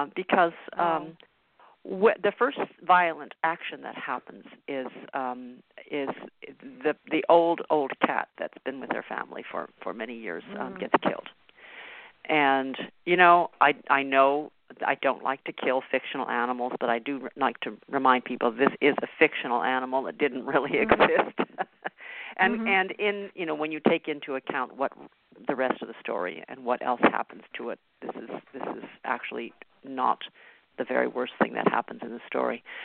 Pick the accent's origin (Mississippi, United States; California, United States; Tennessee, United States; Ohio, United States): California, United States; when I was growing up, I grew up in California, where we had, music, we had orchestra in elementary school